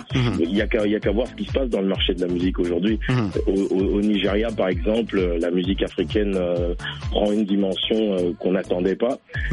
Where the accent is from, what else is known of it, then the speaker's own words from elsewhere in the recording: DR Congo; moi je suis originaire de la RDC, j'y suis né, j'y ai grandi